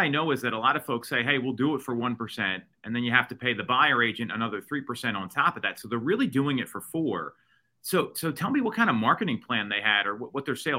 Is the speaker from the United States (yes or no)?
yes; Philadelphia, Pennsylvania, United States; I'm from Philly.